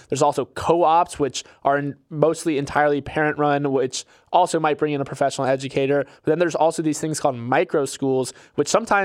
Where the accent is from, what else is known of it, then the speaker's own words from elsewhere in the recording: Florida, United States; it's from my home state of Florida, Hillsborough County, which kind of encompasses the Tampa area.